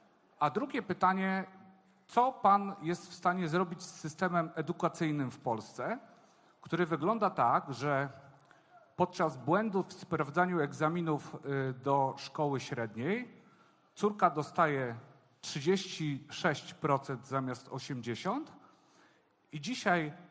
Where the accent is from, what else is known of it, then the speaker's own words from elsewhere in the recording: Warsaw, Masovian Voivodeship, Poland; Ja jestem z Warszawy, ale tutaj z rodziną w Kotkowie, całkiem blisko, na wakacjach.